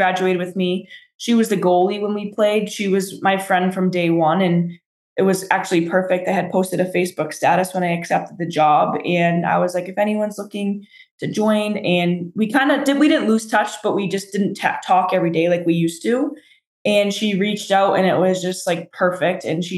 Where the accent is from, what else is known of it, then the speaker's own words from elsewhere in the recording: Tewksbury, Massachusetts, United States; also born or lived in Methuen; Well, I grew up in Tewksbury, but I moved to Methuen when I graduated high school. But so Tewksbury, Methuen type, same, I guess, same thing, honestly.